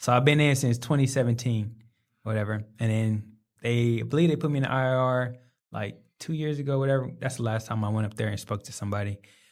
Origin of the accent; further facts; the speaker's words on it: Kansas City, Missouri, United States; Kansas City, Missouri. Okay. Home of the Chiefs.